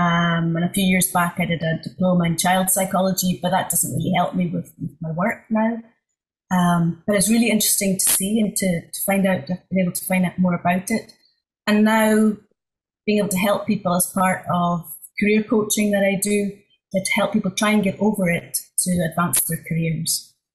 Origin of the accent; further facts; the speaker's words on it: Scotland, United Kingdom; now in Netherlands; I am Scottish, and I've been living now in the Netherlands for 17 years, which is really hard to believe because we came here for two, and I'm still here.